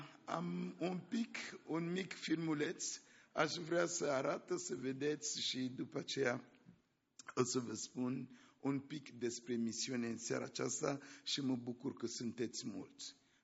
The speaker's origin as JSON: {"language": "Romanian", "country": "Central African Republic", "second_language": "Romanian", "said": "sunt din Republica Centrafricană. E chiar în mijlocul Africii."}